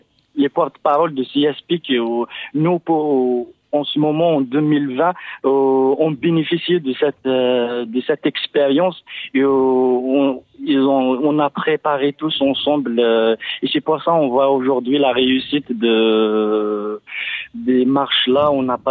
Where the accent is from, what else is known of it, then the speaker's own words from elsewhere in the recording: Algeria; now in France; Je suis algérienne, j'ai 26 ans et je suis en France depuis 3 ans.